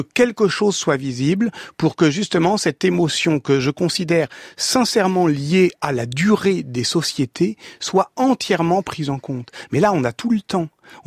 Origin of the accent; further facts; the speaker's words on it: Paris, Île-de-France, France; born there; moi, je suis né à Paris